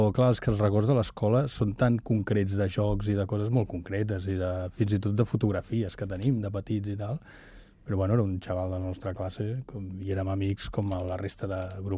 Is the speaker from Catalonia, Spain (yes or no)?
yes; Barcelona, Catalonia, Spain; born there; I jo vaig néixer a Barcelona.